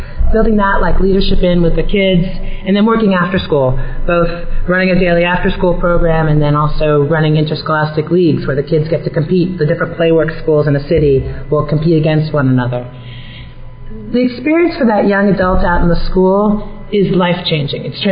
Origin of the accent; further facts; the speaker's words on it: Washington, District of Columbia, United States; So I'm 47 years old, and I grew up in Washington, D.C.